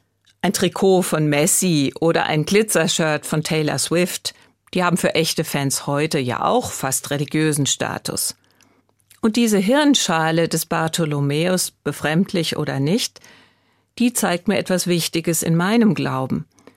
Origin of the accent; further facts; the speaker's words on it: Frankfurt, Hesse, Germany; Ich bin Frankfurterin und das sehr gerne. Die Stadt ist so bunt und vielfältig.